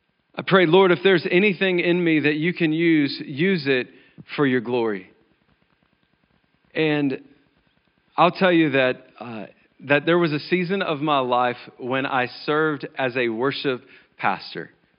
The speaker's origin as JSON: {"language": "English", "town": "Memphis", "region": "Tennessee", "country": "United States", "tie": "born or raised there", "said": "I told you I grew up in Memphis"}